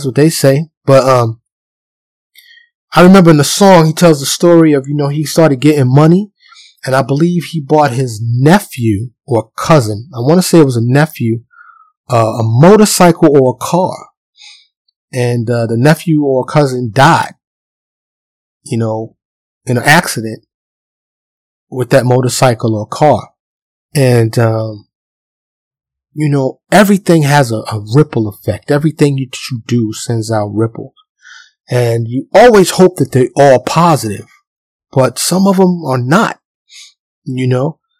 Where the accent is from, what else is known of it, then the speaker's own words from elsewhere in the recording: New York City, New York, United States; Born and raised in New York.